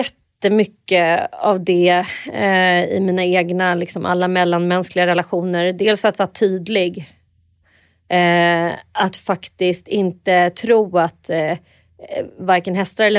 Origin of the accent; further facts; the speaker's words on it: Åre, Jämtland County, Sweden; born there; Och jag föddes i Åre och då bodde mina föräldrar där.